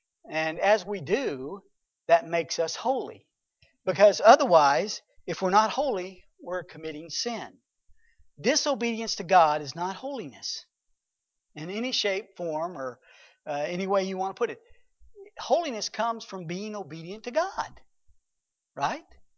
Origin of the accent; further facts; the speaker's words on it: Texas, United States; because I liked Texas when I was there growing up, and so I told him I was from Texas